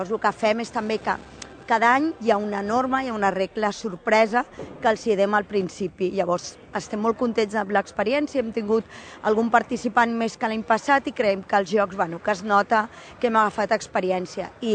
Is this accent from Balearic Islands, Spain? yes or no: no; Barcelona, Catalonia, Spain; També és que jo soc de Sants, amb la qual sí que fa anys que vinc